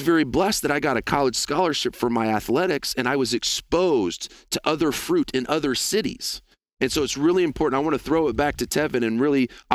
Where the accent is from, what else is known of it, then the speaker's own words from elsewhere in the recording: Terre Haute, Indiana, United States; I'm from Terre Haute, Indiana, and this is not a shot at my hometown. I love my hometown.